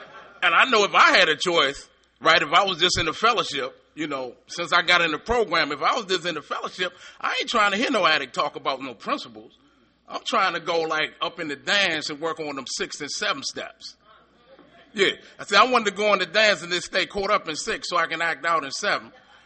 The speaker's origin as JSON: {"language": "English", "town": "Washington", "region": "District of Columbia", "country": "United States", "said": "Like I said … I'm an addict. I'm from Washington, D.C."}